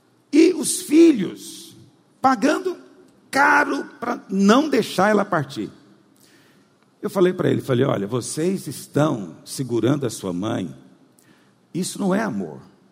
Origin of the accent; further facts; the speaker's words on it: Goiás, Brazil; Então, eu sei que é um assunto chato de se falar, porque, você sabe, nós somos goiano.